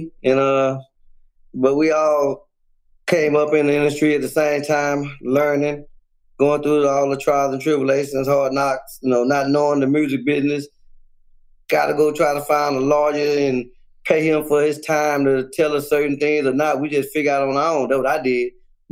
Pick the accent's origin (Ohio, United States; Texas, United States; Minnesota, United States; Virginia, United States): Texas, United States; Houston; South Park, the South Side. When you hear everybody say the South Side, the dead end, mm-hmm. I originated out the dead end, you know what I'm saying?